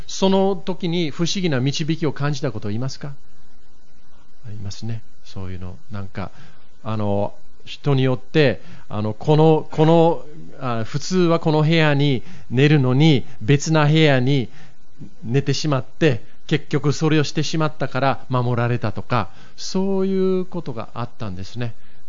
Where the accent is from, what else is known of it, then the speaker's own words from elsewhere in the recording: Kanto, Japan; now in Kobe, Japan; 私関東育ちですので